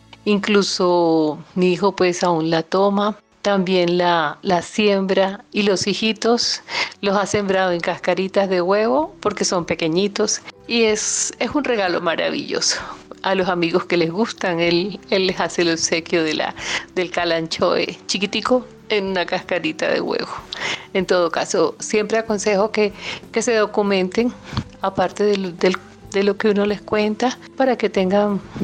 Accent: Barranquilla, Atlántico, Colombia; born there; Nací en Barranquilla, Curramba la Bella, una de las ciudades más bellas de Colombia.

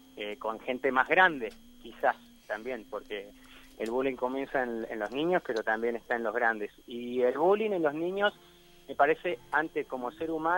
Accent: Argentina; como argentino, como educador, como ser humano

